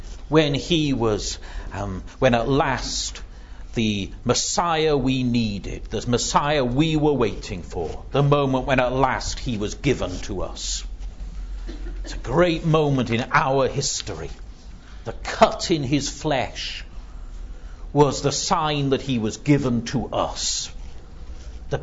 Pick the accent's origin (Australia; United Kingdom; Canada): United Kingdom; I know perfectly well that I didn't plan to be born British. It was something that was given to me, but I am proud of what Britain has stood for.